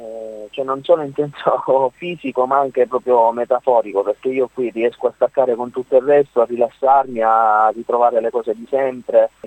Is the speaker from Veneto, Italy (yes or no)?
no; Sicily, Italy; Io sono siciliano e insomma ho sempre portato un certo tipo di calore dentro questa musica.